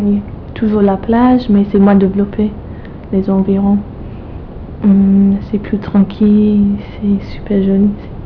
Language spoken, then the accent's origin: French; United Kingdom; French is a second language; now in France; Des fois comme une étrangère parce que les Français n'aiment pas trop les Anglais, je pense.